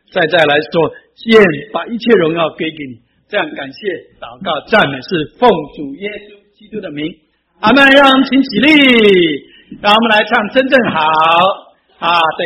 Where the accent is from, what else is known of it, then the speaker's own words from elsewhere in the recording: Taiwan; 我是正宗的台湾人，我父亲是福建厦门人，所以我台湾话讲得比你们都标准。